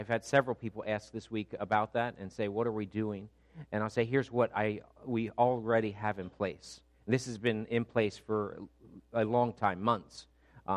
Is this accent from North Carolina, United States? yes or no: no; Pennsylvania, United States; now in New Jersey, United States; I live in New Jersey. I grew up in Pennsylvania. In Pennsylvania, hunting was a normal part of life.